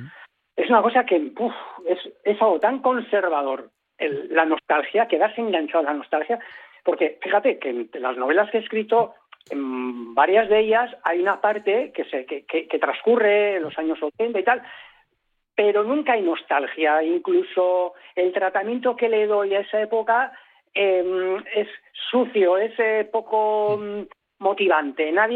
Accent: Vigo, Galicia, Spain; born there; now in Basque Country, Spain; Yo soy gallego, o sea, yo nací en Vigo, mis padres son gallegos, yo vine aquí, yo me integré aquí y no me resulta contradictorio decir siempre que tengo doble nacionalidad, la gallega de nacimiento y la vasca de adopción.

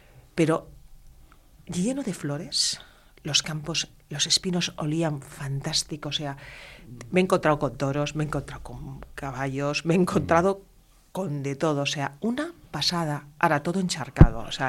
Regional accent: La Rioja, Spain; A mí me encanta el tinto, soy de Rioja, me gusta mucho.

